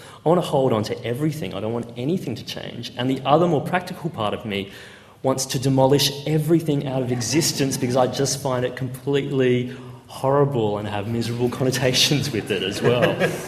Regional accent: Queensland, Australia; we grew up on the Sunshine Coast, and about an hour and a half north of Brisbane. And the Sunshine Coast is probably most well known for its beaches. And we were a Chinese-Australian family, two parents, five kids.

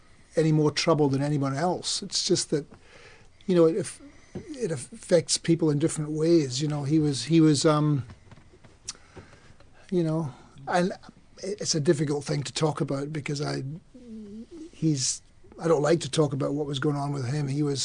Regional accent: Scotland, United Kingdom; I come from Ayrshire, which is 30 miles from Glasgow. That's more hills and dales.

